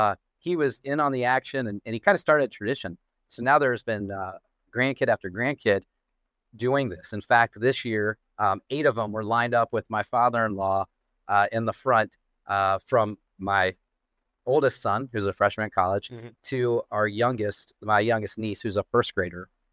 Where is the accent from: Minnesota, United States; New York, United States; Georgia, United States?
Georgia, United States; moved away as an adult; now in Nebraska, United States; So I'm from a suburb of Atlanta.